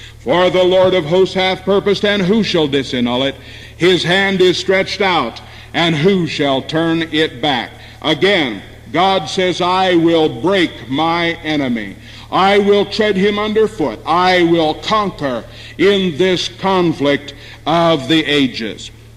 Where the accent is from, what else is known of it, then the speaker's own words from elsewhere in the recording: United States; Now, as an American, I am very much aware of certain areas of our history